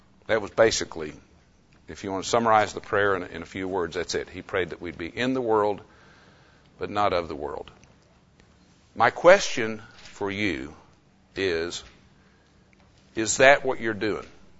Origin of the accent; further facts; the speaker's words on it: Oklahoma City, Oklahoma, United States; A little bit of biography. I grew up here in Oklahoma City.